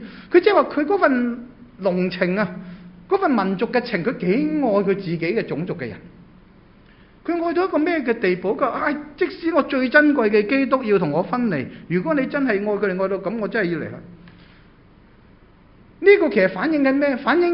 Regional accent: Hong Kong; 我100%香港仔，我小时候在香港出世，长大在香港长大，我爸妈都是大陆来的。

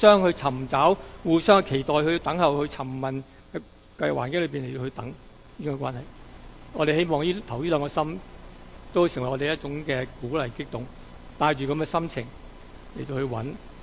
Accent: Guangdong, China; 我们广东人说最正最好味的那间

